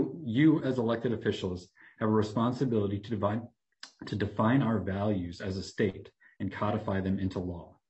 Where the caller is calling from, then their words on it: Mankato, Minnesota, United States; I'm here with my wife, Rachel. We're joining you from Mankato.